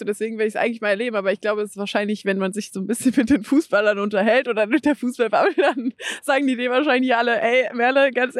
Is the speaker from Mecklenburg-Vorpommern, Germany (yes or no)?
no; Cologne, North Rhine-Westphalia, Germany; ich als Kölnerin kenne nur Kölsch.